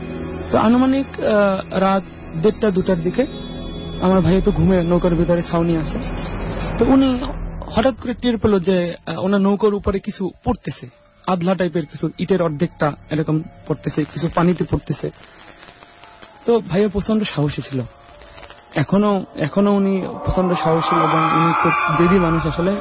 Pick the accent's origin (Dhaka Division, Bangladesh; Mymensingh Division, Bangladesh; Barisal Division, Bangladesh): Barisal Division, Bangladesh; Barisal; now in Dubai, United Arab Emirates; আমার দেশের বাড়ি বরিশালে, আমি দেশের বাইরে থাকি, আমি দুবাইতে থাকি।